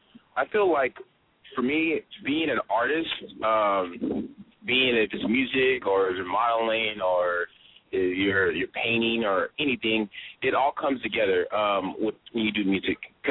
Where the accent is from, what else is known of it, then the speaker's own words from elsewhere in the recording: Bakersfield, California, United States; I'm originally from Bakersfield. I moved to Orange County when I was 10 to, like, Dana Point, San Juan Capistrano and then Dana Point